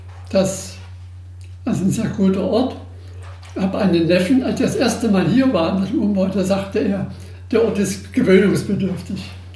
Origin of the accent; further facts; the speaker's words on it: Dresden, Saxony, Germany; denn ich stamme hier aus Dresden.